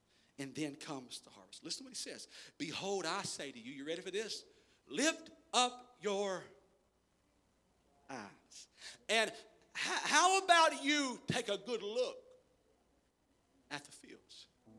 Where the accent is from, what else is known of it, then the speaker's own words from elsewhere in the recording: Jasper, Texas, United States; I'm from Texas. I was raised in southeast Texas by a little town called Jasper, Texas.